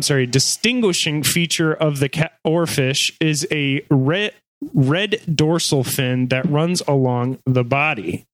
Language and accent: English; Michigan, United States; Like growing up in Michigan and going to like freshwater lakes pretty much my whole life